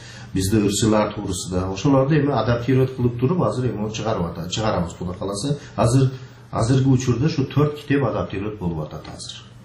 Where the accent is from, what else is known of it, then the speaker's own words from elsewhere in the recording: Uch-Korgon, Batken Region, Kyrgyzstan; born there; Эми биз ушу Кыргызстанды ушу Учкуронда ушакта турулганман 60-чы жыл.